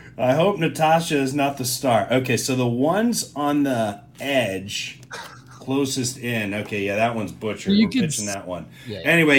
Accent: Ohio, United States; I'm from Ohio. I'm 47.

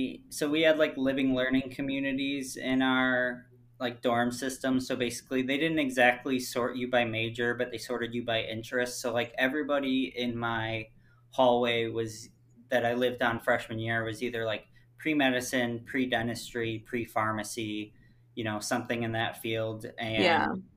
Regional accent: Illinois, United States; decided I would take a break from school and live in Iowa so that I could get in-state tuition, since I was originally from Illinois.

